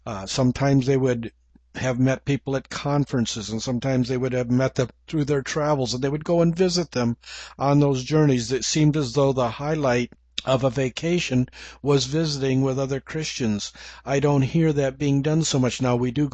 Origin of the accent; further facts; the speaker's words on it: England, United Kingdom; accent: English; You'll have to forgive my English accent for Greek names.